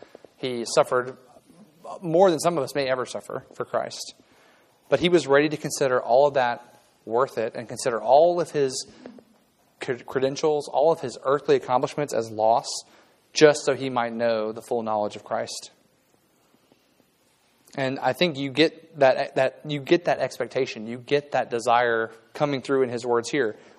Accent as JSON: {"language": "English", "region": "South Carolina", "country": "United States", "said": "I'm from South Carolina. The first time I visited the North, I was like, this is awful."}